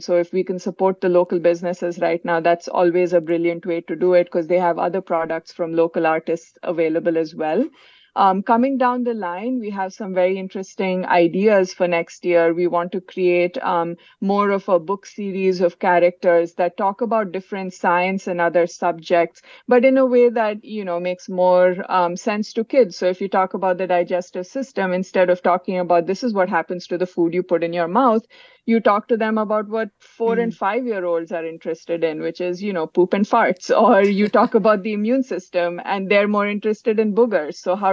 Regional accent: India; My husband's American, I'm Indian.

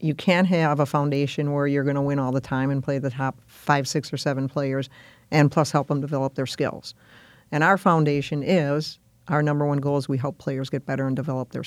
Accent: Milwaukee, Wisconsin, United States; I would say growing up in Milwaukee, I was probably one of very few girls in the neighborhood

